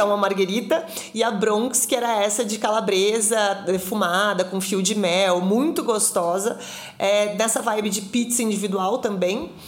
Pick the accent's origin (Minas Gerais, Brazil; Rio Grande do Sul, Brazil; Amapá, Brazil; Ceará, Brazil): Rio Grande do Sul, Brazil; eles não entendem alguns costumes nossos, que somos gaúchos, e que pra gente é super normal.